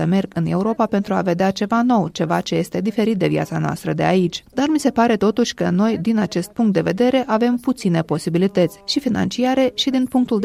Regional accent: Belarus; Eu sunt din Federația Rusă, am cetățenia rusă, sunt născută în Belarus și noi suntem un singur popor, belarușii, rușii și ucrainienii.

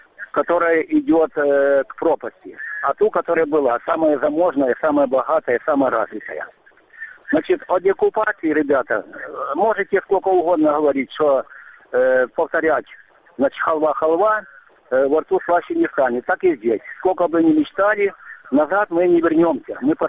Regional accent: Ukraine; now in Crimea, Ukraine; Я сирий украинец. Живу в Крыму уже, когда Сталин умер, 1953 года. Я очень люблю Украину.

